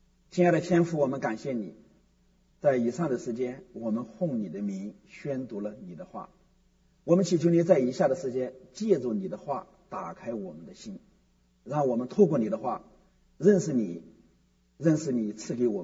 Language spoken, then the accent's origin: Chinese; China; 但是我们中国人呢又不太尊重历史